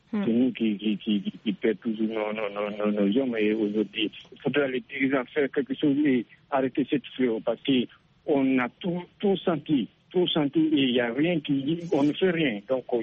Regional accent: Guinea; moi, je suis de la Guinée-Conakry

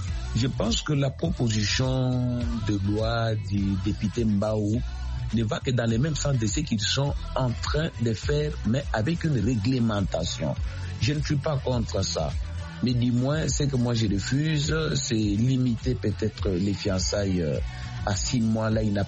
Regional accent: Kasaï, DR Congo; moi je suis du Kassai

